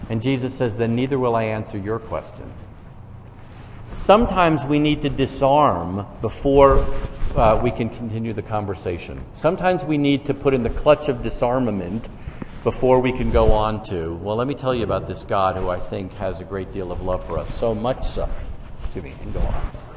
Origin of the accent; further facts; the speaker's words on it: New York, United States; I fully acknowledge that I am from New York and I'm Jewish.